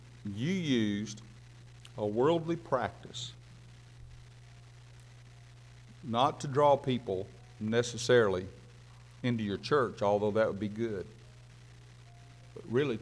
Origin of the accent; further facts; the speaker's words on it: Arkansas, United States; Now, I'm from Arkansas, but I still know that's a long ways to read.